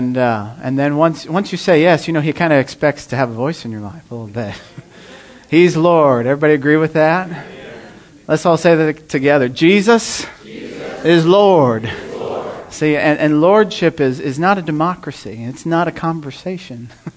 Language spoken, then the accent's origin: English; Marshalltown, Iowa, United States; And like you said, we're from Marshalltown, Iowa, a Great Commission Church.